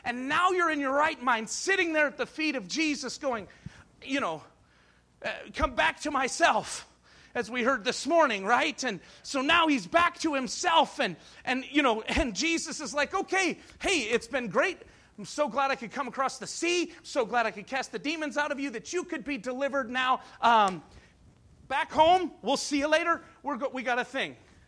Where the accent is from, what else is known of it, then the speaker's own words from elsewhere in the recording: Jeffersonville, Indiana, United States; I'm from the Jeffersonville area.